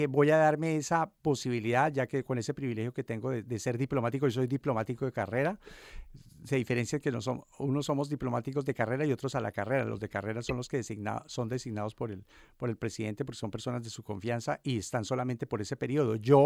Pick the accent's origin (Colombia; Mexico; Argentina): Colombia; now in Balearic Islands, Spain; como colombiano y como en el hecho de lo que represento, que soy el cónsul de Colombia